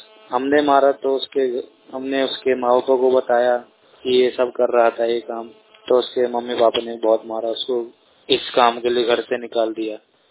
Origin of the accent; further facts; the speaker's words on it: Rajasthan, India; now in Delhi, India; मैं राजस्थान का रहने वाला हूँ और मैं न्यालिया दिल्ली में न्यालियार में रहता हूँ।